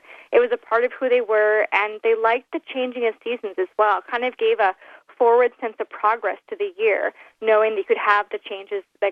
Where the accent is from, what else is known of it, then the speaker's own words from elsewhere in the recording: Canada; I'm not from Minnesota. I'm actually from Canada.